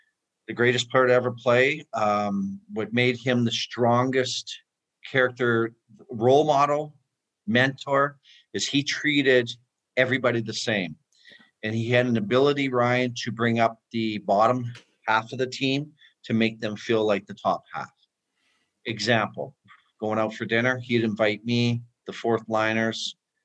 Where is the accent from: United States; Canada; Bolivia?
Canada; Edmonton, Alberta; Well, being my idol, you know, growing up in Edmonton and him winning four cups there